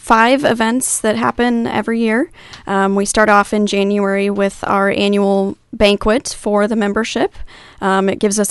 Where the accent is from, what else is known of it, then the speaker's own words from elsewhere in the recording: Minnesota, United States; I'm a Minnesota girl, born and raised in Minnesota, and decided I loved the state but wanted to explore other parts of the country.